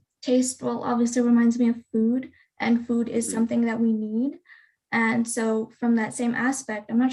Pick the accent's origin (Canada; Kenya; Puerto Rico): Canada; I'm from Canada.